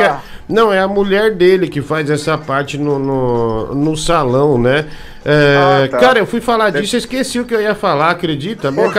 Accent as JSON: {"language": "Portuguese", "town": "Osasco", "region": "São Paulo", "country": "Brazil", "said": "Nós dois que somos de Osasco."}